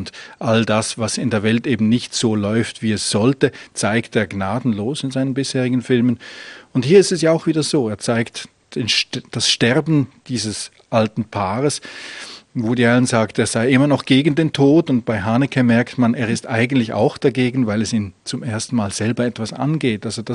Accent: Switzerland

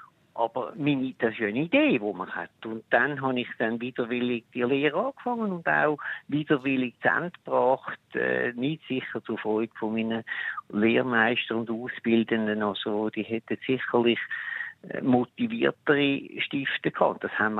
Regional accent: Winterthur, Zurich, Switzerland; Ich bin in Wülflingen, also im Kantonsspital Winterthur geboren, aber ich bin in Wülflingen geboren und ich bin in Wülflingen in die Schule und ich habe in Winterthur die Östlehre gemacht.

